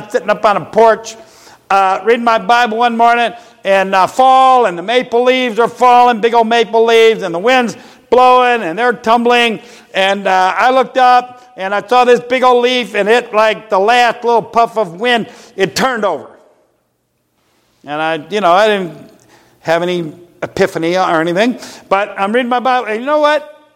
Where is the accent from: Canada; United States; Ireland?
Ireland; That stirs my heart. Of course, I'm Irish. That's why.